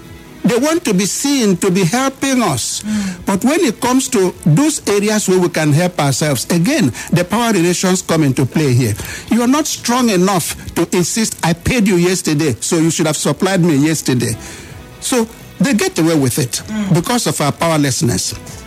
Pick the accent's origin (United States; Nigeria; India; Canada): Nigeria; I'm Nigerian, I'm proud of those factors.